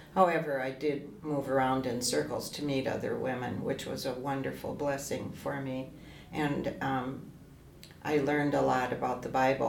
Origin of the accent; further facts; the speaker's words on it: St. Paul, Minnesota, United States; I'm from St. Paul originally.